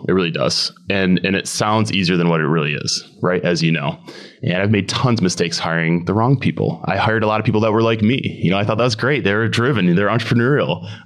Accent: Grand Rapids, Michigan, United States; Yeah. So we're from Grand Rapids, Michigan, and that's where we created the company

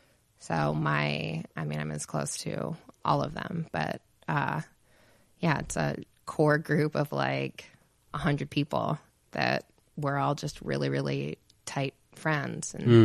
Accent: Laguna Beach, California, United States; also born or lived in Catalina Island; I grew up on Catalina Island. Okay. Until I was 8 years old. And then from 8 to 18, I was in Laguna Beach.

